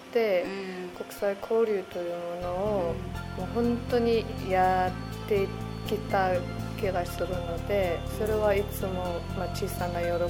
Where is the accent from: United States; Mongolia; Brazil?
Mongolia; Japanese is a second language; 私留学生としてその地震が起こった時、私はモンゴル出身なので、